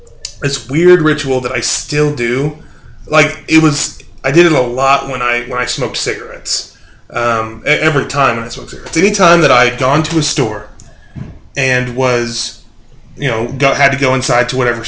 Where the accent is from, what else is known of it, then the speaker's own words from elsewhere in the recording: Enid, Oklahoma, United States; I'm from Enid, so the crime rate is so low